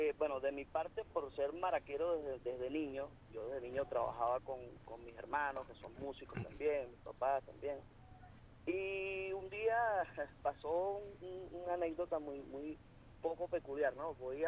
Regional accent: Monagas, Venezuela; Yo soy de Monagas.

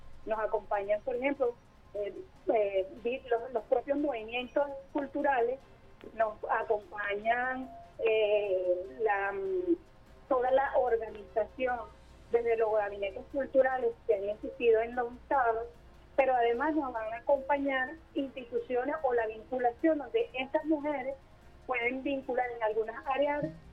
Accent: Venezuela; nuestra postura como mujer venezolana es seguir profundizando toda la historia

